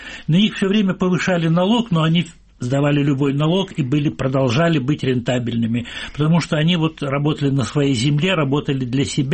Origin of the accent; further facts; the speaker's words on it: North Kazakhstan Region, Kazakhstan; Так я, кстати, родился в Казахстане, должен был родиться в Москве. Вот. И они осели в таком небольшом городке на границе Казахстана и Сибири.